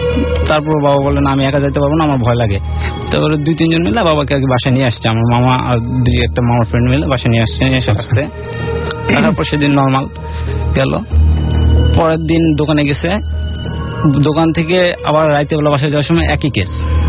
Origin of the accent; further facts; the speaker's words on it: Shantinagar, Rajshahi Division, Bangladesh; now in Dhaka, Bangladesh; আমি আসছি শ্যামলী আমতলা থেকে। আমাদের গ্রামের বাসা জয়পুর জেলায় শান্তিনগর গ্রামে।